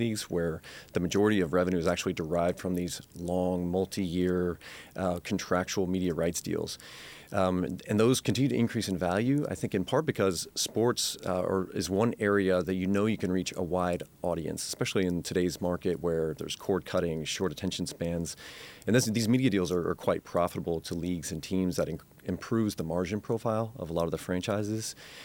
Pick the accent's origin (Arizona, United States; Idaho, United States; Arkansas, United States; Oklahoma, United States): Oklahoma, United States; Oklahoma City; I grew up in Oklahoma City. I'm a huge Oklahoma City Thunder fan